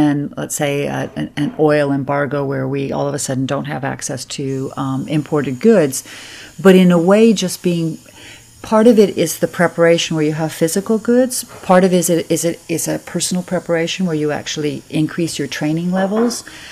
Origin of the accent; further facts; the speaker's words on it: California, United States; I grew up in California, so to a certain extent, I was aware of the need to be prepared.